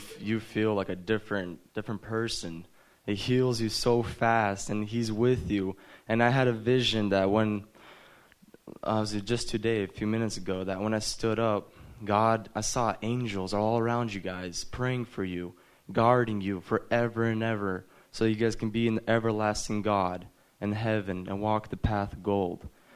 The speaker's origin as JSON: {"language": "English", "region": "Montana", "country": "United States", "said": "Well, hello. … I'm from Montana."}